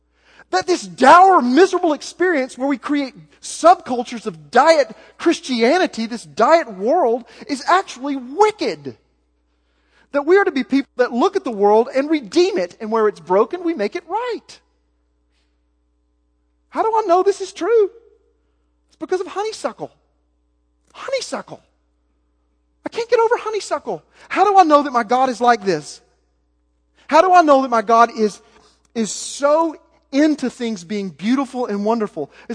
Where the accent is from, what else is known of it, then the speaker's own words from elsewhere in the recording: Southern United States, United States; I grew up in the Bible Belt, just like you. I'm just like most of y'all. Grew up in churchianity.